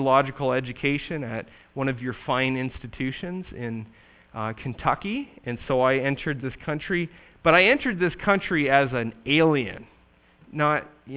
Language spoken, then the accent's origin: English; Canada; now in United States; It was strange to me as a Canadian coming into this country to know that some of my classmates were carrying a gun on them.